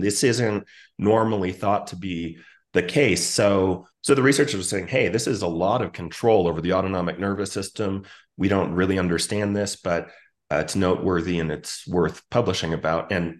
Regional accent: Tucson, Arizona, United States; I grew up in Arizona. I grew up in Tucson. It's hot there.

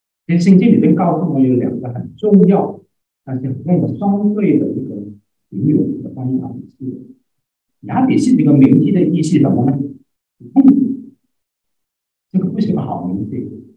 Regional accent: China; 我猜大家都很清楚知道我们中国人对福的一个概念

